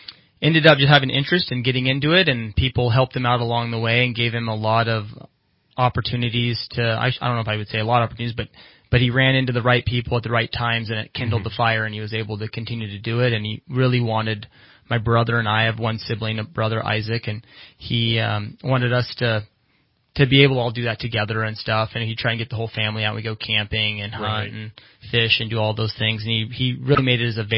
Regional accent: Palo Cedro, California, United States; I was raised up here in Palo Cedro, okay. And pretty much just got immersed in this whole outdoor lifestyle and love it up here.

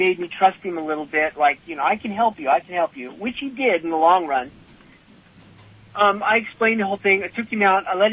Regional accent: California, United States; And I said, yes, sir, I'm from Sacramento County.

